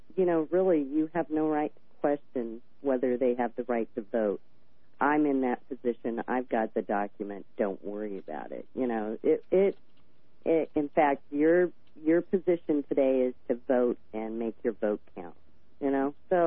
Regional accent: California, United States; I'm out here in California, so I'm gal from Cal

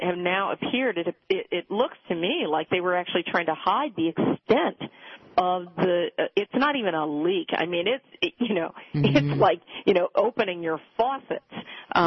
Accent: Maryland, United States; My home state of Maryland created the most jobs of states across the country.

